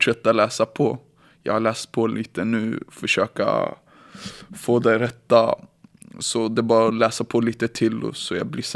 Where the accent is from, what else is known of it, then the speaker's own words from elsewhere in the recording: Stockholm, Stockholm County, Sweden; Jag är uppvuxen i Stockholm från västra sidan.